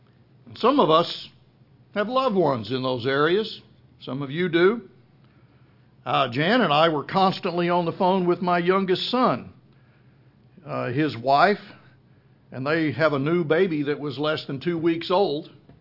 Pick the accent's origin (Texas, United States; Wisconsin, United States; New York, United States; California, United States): Texas, United States; Plainview; Back in 1973, I grew up in Plainview, Texas, and my brother was killed in a tornado that struck Plainview, Texas.